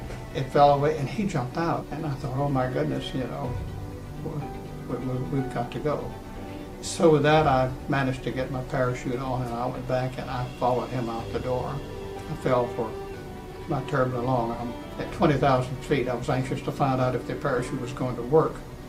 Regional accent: Atlanta, Georgia, United States; also born or lived in Cleveland; I was born in Atlanta, Georgia on September 9, 1921. I grew up in Atlanta and spent all of my life, well, not quite all of my life. I had 2 years in Cleveland, Ohio in 1929 and 30 during the Depression.

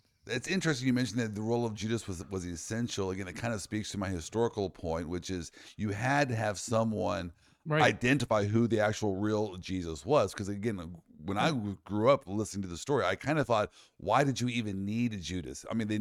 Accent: Midwest, United States; I don't like it. I'm from the Midwest. We don't.

